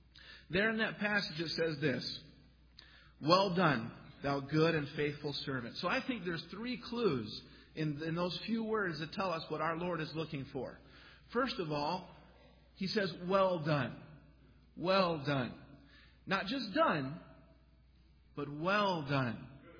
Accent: Utah, United States; I grew up in Utah, and we'd go out to Pennsylvania and visit my grandparents.

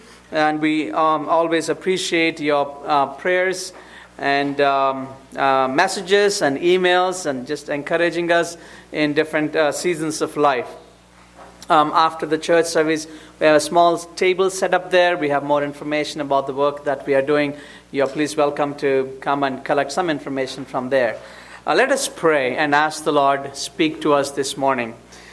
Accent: southern India, India; As you know, I come from India, southern part of India, and I grew up as a very in a village, in a poor background.

